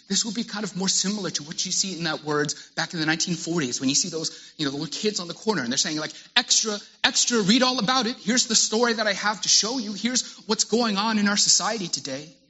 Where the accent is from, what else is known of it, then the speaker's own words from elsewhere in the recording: Texas, United States; I don't know if it's because I'm Texan.